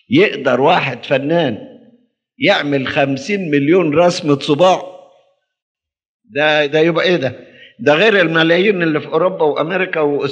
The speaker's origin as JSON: {"language": "Arabic", "country": "Egypt", "said": "يعني عندنا في مصر أكتر من 50 مليون"}